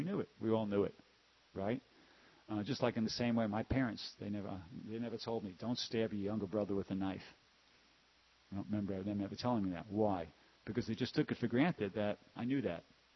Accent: New York, United States; I was born and raised in New York, and in New York they had this program where if you took driver's education, you can get your driver's license a year early.

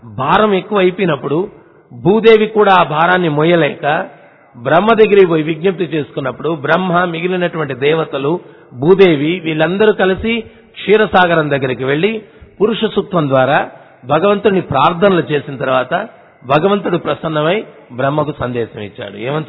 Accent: Nellore, Andhra Pradesh, India; also born or lived in Bangalore; నేను నెల్లూరు నుంచి బెంగళూరు వెళ్ళడానికి ఒక 22 సంవత్సరాల కిందట నెల్లూరులో చాలా వేడిగా ఉండేది.

